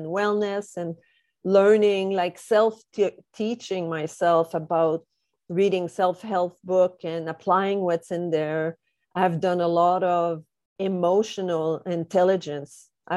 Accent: Canada; now in Vancouver, Canada; I'm French Canadian. I live in Vancouver, British Columbia. I've been here 25 years, so it's pretty much home now.

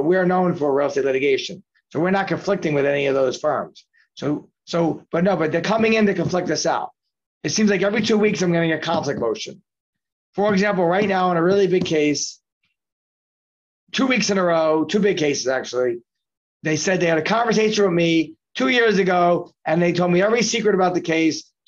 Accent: Queens, New York, United States; born there; I was born in Bayside, Queens. My parents lost their job.

